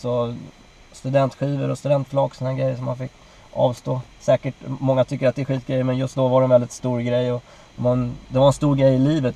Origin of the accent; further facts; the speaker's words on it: Sweden; Det är väl det där vanliga att jag är svensk och älskar midsommar och snaps.